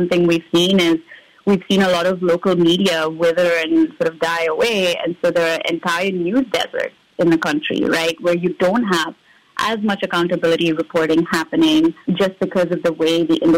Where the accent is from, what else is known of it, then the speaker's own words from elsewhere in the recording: India; I'm originally from India